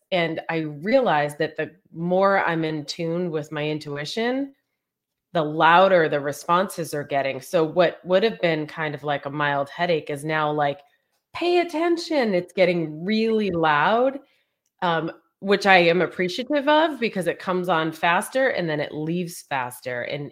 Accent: Northeast, United States; I grew up Irish Catholic in the Northeast.

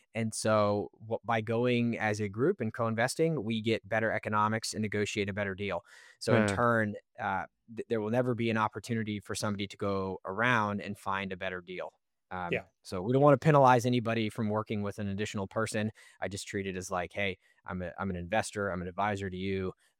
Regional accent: Austin, Texas, United States; I grew up here in Austin and had a family business.

